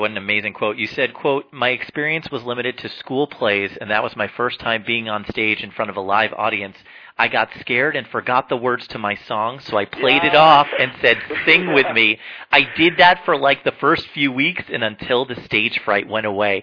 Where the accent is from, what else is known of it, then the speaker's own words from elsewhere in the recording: New Jersey, United States; Oh, come on. I'm from New Jersey.